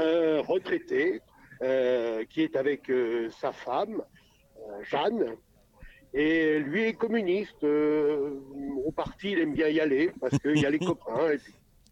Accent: Paris, Île-de-France, France; ma maman était bourguignonne, mais pas moi, je suis parisien. Un vrai parisien de la Bastille.

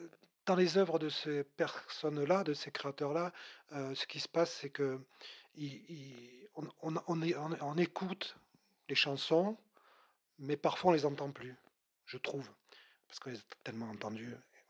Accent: Sète, Occitanie, France; also born or lived in Savoie; J'ai fini mon enfance à Sète, et puis j'ai commencé ma préadolescence en Savoie.

